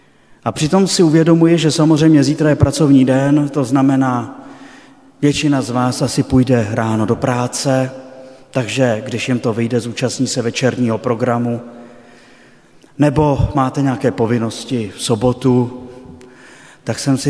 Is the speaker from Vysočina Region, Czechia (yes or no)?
yes; Jihlava, Vysočina Region, Czechia; now in Prague, Czechia; Působil jsem v kostelním Vydří, to je na Vysočině, prodák jsem od Jihlavy a teď působím v Praze.